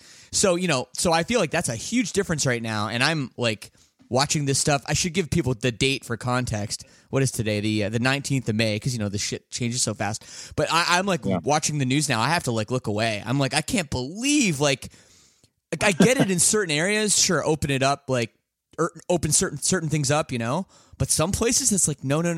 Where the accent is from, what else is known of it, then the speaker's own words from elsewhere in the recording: Canada; and I'm Canadian, and I don't know if I'm allowed to say this